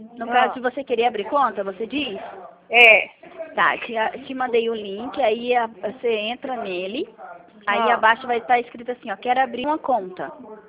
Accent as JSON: {"language": "Portuguese", "town": "Campo Grande", "region": "Mato Grosso do Sul", "country": "Brazil", "said": "Eu sou de Campo Grande."}